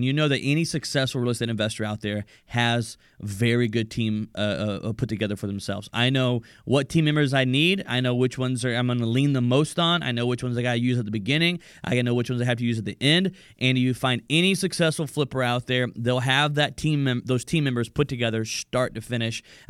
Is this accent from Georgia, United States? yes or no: yes; Atlanta, Georgia, United States; I've got a live trainings happening in Atlanta, Georgia as well, right here in my hometown.